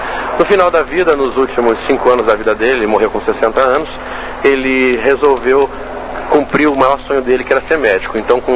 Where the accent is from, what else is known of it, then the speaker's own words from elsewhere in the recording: Rio de Janeiro, Brazil; Eu nasci no Rio de Janeiro, no dia 11 de janeiro de 1956. Sou natural aqui da cidade mesmo, nasci no bairro da Glória, numa instituição chamada Beneficência Portuguesa, e vivi toda a minha vida aqui na cidade